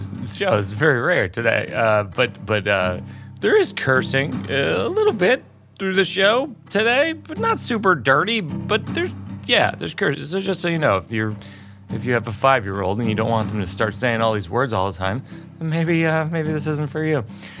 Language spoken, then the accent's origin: English; Worcester, Massachusetts, United States; I do that in Massachusetts for sure because I grew up in Worcester.